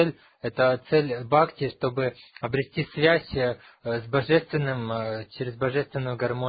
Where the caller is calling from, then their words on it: Saint Petersburg, Russia; мы из Петербурга подключились только через 40 минут